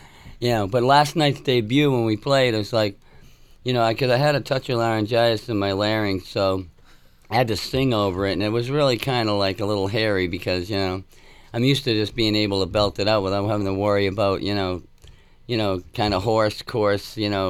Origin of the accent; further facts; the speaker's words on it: Massachusetts, United States; We're from the Boston area, Worcester area.